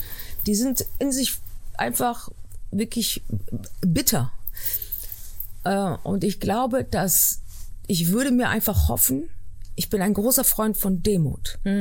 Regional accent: Berlin, Germany; born there; Meine Mutter ist halb Deutschin. Und ich bin in Berlin geboren.

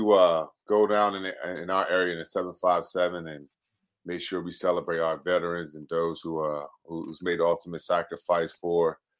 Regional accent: Norfolk, Virginia, United States; I'm from Norfolk, and my mom raised four of us.

